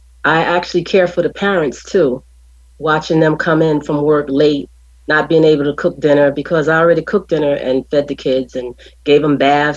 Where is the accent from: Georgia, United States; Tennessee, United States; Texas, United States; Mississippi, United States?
Mississippi, United States; So, you know, I'm an old country woman. I'm from Mississippi